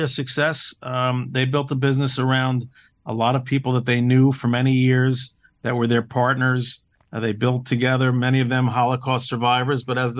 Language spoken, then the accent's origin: English; New Jersey, United States; realize where they grew up was not too different from where I grew up in New Jersey.